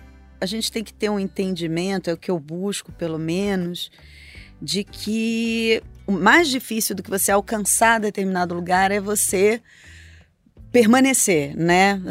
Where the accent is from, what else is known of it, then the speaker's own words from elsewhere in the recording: Niterói, Rio de Janeiro, Brazil; Eu sou nascida e criada em Niterói.